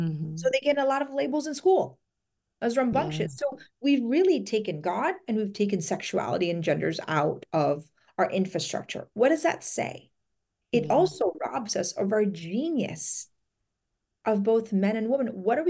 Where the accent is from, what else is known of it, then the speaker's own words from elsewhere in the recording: Philippines; now in United States; I was an immigrant from the Philippines who wanted to come here. My parents came here to have a better life.